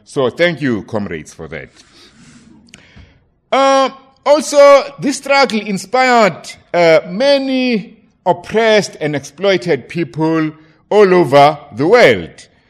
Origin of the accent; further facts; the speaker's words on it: South Africa; So I come from South Africa, a country whose working class, you know, like the one in Nigeria, is one of the most politically developed